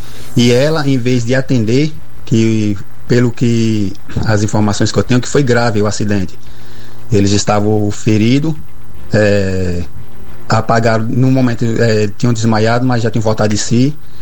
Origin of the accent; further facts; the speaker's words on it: Estiva, Bahia, Brazil; sou de Estiva e estou aqui para fazer uma denúncia